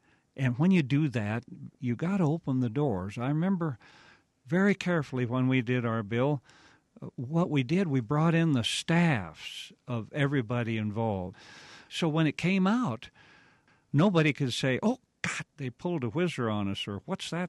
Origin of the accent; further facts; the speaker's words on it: Wyoming, United States; I'm from Wyoming.